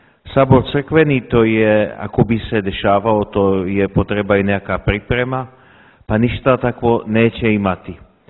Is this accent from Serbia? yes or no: no; Czechia; ja sam Čeh poreklom